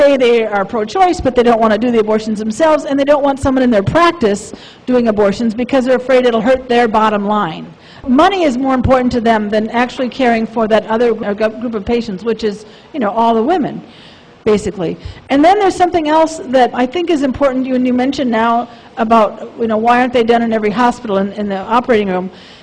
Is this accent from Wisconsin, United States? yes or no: yes; Wisconsin, United States; when I started providing abortions and I went back to my hometown in Wisconsin